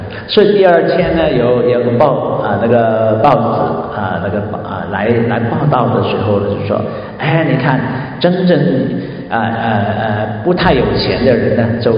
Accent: China; 这个就是在我们中国人，这是很难理解的哈

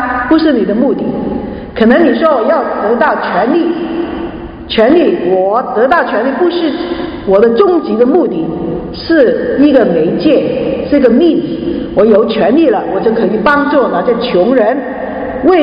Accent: China; 我们中国人最懂的就是赚钱跟储钱啊，每个中国人都会有一点 saving

